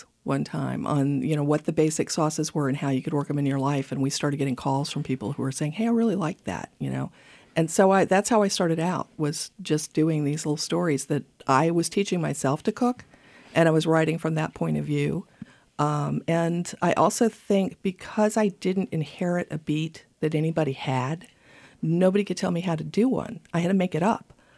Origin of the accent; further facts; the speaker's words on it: North Carolina, United States; also born or lived in Columbus, Georgia; I was born in Columbus, Georgia. All three of the kids were. We were sort of born halfway in between, the border crossing between North Georgia and South Georgia. But we got transferred to Eastern North Carolina when I was about 14 months old.